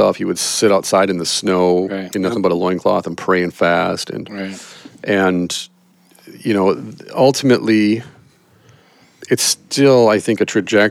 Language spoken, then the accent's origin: English; Midwest, United States; I'm from the Midwest.